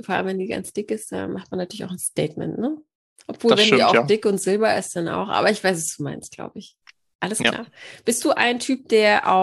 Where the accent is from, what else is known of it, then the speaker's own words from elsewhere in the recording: North Rhine-Westphalia, Germany; born there; Ich komme aus dem Ruhrgebiet.